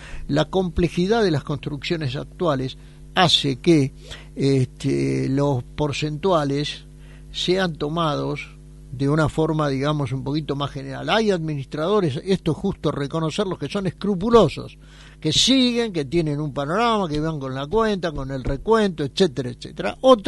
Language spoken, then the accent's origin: Spanish; Buenos Aires, Argentina; yo soy porteño